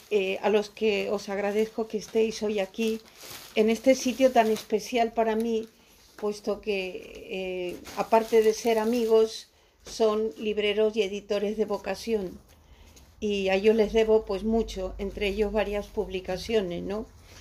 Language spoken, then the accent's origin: Spanish; Maracaibo, Zulia, Venezuela; born there; la Escuela de Filosofía de la Universidad del Zulia, en Maracaibo, lugar donde yo nací